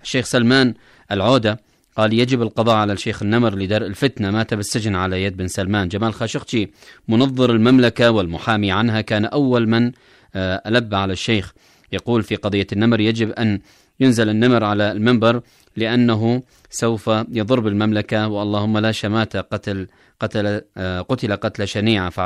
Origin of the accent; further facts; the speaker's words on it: Yemen; نحن أبناء اليمن، أبناء الحكمة والإيمان،